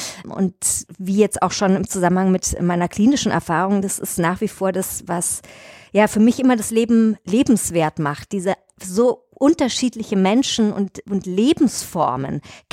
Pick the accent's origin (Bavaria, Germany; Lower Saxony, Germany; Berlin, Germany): Bavaria, Germany; Munich; Ich bin tatsächlich ganz echte Münchnerin. Ich komme aus Schwabing, ja, wer hier aus München zuhört.